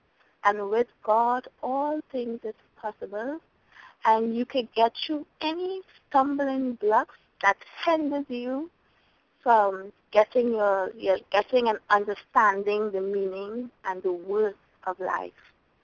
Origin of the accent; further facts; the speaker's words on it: Trinidad & Tobago; now in United States; I'm from Trinidad. And I've been living in America from ever since I came up and never went back.